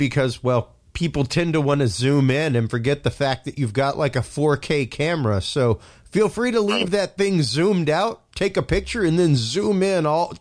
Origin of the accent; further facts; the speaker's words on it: Houston, Texas, United States; also born or lived in Crosby, Texas; I grew up in Crosby, Texas. I spent the first 4 years of my life there. Before I moved west, to the west side of Houston.